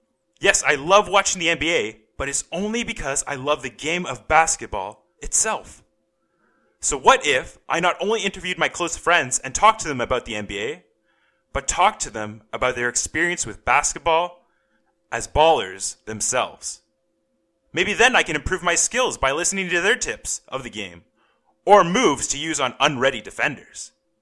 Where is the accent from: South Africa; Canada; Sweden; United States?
Canada; Ontario; now in Toronto, Canada; Growing up in the Greater Toronto area, I had to support the Raptors. And now that I live in Toronto itself